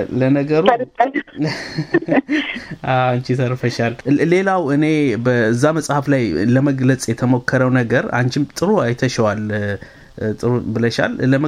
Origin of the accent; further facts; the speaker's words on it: Addis Ababa, Ethiopia; እኔ ብዙ ጊዜ ወደ አዲስ አበባ ሲሄድ መጀመሪያ ከጓደኞች ጋር ሆነን ያው ድሮ ያደኩበት ሰፈር ስለሆነ እዛ ሄዳለሁኝ።